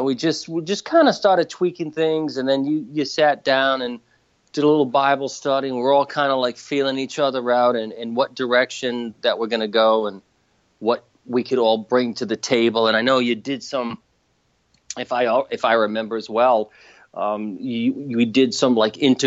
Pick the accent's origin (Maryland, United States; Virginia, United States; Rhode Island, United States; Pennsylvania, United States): Rhode Island, United States; Warwick; growing up in Warwick and knowing like some of the guys from TAPS